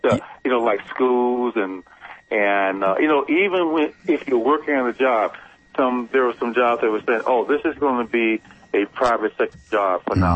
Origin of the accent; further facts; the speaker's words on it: St. Louis, Missouri, United States; I'm originally from St. Louis.